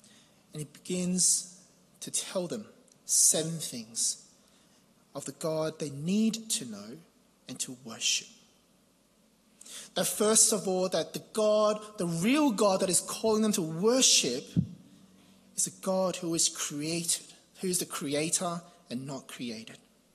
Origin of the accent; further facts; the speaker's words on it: Hong Kong; this verse always reminds me of growing up in Hong Kong